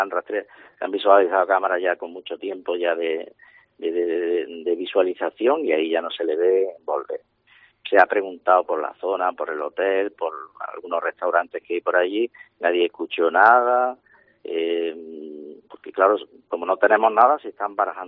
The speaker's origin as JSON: {"language": "Spanish", "town": "Maracena", "region": "Andalusia", "country": "Spain", "said": "porque nosotros somos de Maracena, para toda la coordinación y lo que nos haga falta"}